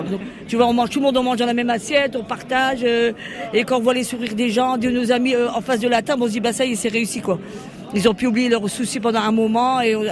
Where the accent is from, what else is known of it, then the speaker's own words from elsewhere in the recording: France; On est français.